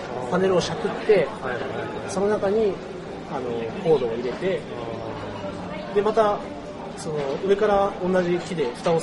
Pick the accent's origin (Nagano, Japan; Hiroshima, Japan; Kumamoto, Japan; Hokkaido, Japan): Kumamoto, Japan; 出身熊本です